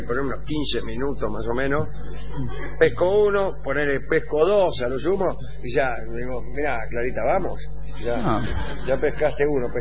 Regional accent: Bolivia; vengo de Bolivia

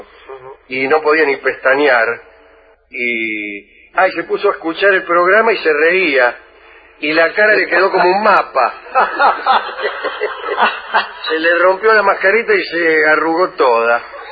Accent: Martínez, Buenos Aires Province, Argentina; soy de Martínez

